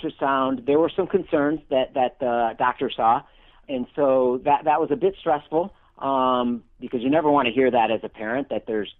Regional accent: Michigan, United States; born or raised there

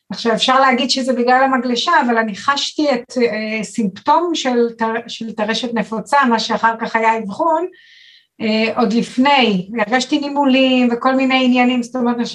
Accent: Machanayim, Northern District, Israel; אוקיי, אז אני מקיבוץ מחניים, נולדתי כאן, אבל חזרתי לגור פה

